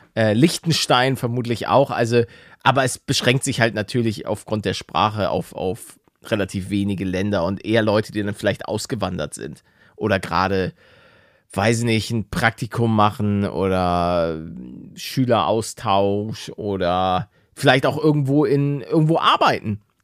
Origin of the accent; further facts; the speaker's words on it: Netherlands; Du sagst manchmal Holländer zu uns, aber wir sind Niederländer.